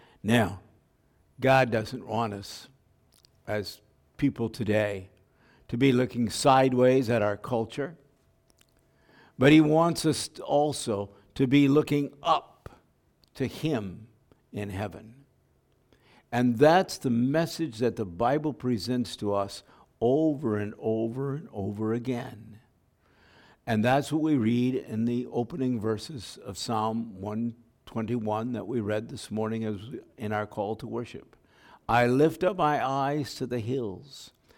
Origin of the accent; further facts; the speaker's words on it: Bozeman, Montana, United States; And I grew up in Bozeman, Montana.